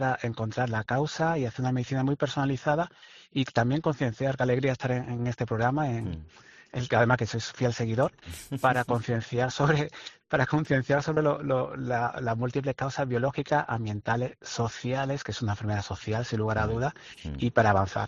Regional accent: Andalusia, Spain; Yo vengo de un pueblo de Cádiz

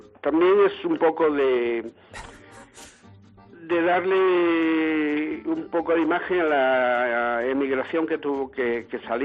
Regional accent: Galicia, Spain; Me crié en Galicia y no te puedo decir, hombre, si quieres te hablo en argentino, ¿viste? Pero no puedo

